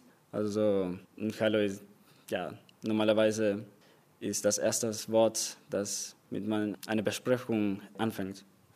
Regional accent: Montevideo, Uruguay; German is a second language; Ich komme aus Uruguay, in Montevideo. Ich bin 1998 geboren.

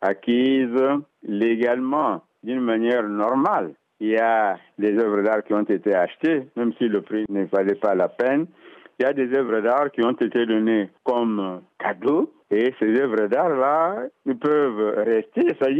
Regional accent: DR Congo; En tant que Congolais et travaillant au musée, c'est une question qui nous intéresse.

